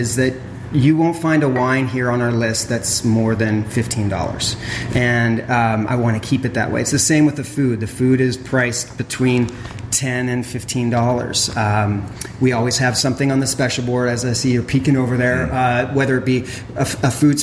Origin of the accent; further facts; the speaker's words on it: Canada; So I'm from Canada.